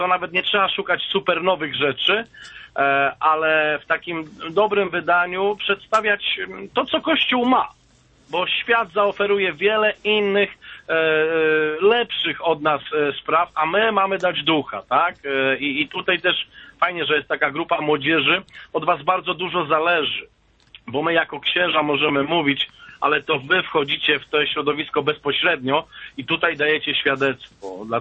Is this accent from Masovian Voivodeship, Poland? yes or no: no; Lubochnia, Łódź Voivodeship, Poland; Pochodzę z Lubochni koło Tomaszowa Mazowieckiego, to jest nieduża parafia, miejscowość, to jest wioska